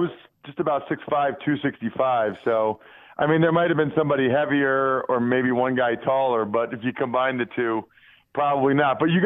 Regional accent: Wyomissing, Pennsylvania, United States; for 7 years, I was NFL player from Wyomissing. Like, we graduated 130 kids in our grade.

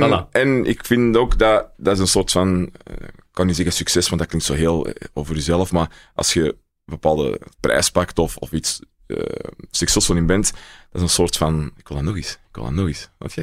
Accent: Ekeren, Antwerp, Belgium; Ik kom ook echt van Ekeren zelf

